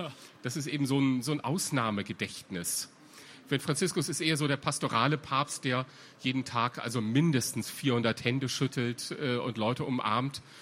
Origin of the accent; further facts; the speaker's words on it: North Rhine-Westphalia, Germany; now in Vatican City; Ich komme aus der Nähe von Bonn